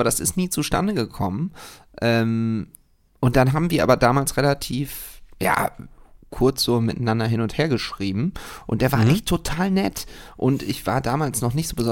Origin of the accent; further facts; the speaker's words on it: Düsseldorf, North Rhine-Westphalia, Germany; Ich bin ja Düsseldorfer